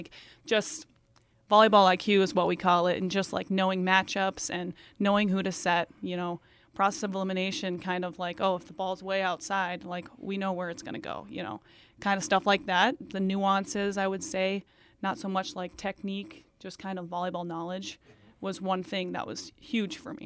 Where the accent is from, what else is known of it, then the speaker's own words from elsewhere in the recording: Des Moines, Iowa, United States; I'm from Des Moines, Iowa, a much bigger town